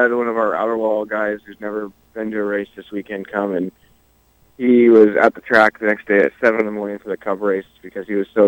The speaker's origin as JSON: {"language": "English", "town": "Seattle", "region": "Washington", "country": "United States", "also_born_or_lived": "North Carolina", "said": "I'm from Seattle. I used to live in North Carolina for like 5 years and then went back out to Seattle to work construction and stuff."}